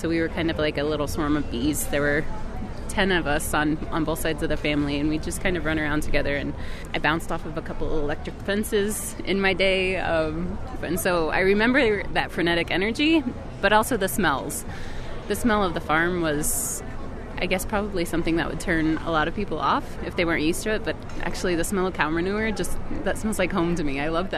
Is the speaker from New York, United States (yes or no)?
no; Grand Island, Nebraska, United States; moved away as an adult; now in Denver, United States; I grew up in Grand Island, Nebraska, in the south central part of the state. Have since moved out to Denver and still work remotely for Farm Aid.